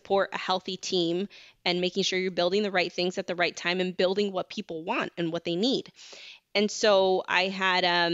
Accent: Chicago, Illinois, United States; I grew up by Midway Airport, which is close, like between 63rd. I grew up closer to 63rd and Pulaski. It was majorly a Hispanic and Polish neighborhood

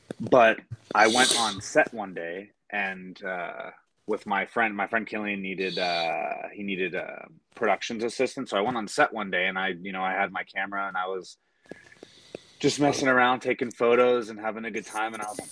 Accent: Pennsylvania, United States; moved away as an adult; I was originally from Pennsylvania and I went to college in Arizona.

